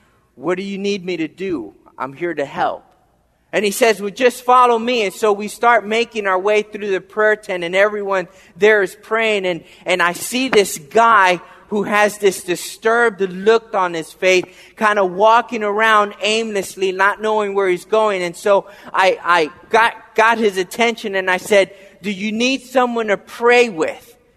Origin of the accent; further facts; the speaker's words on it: Frederick, Maryland, United States; I said, I'm from Frederick, Maryland. I'm the pastor at the Frederick Seventh-day Adventist Church.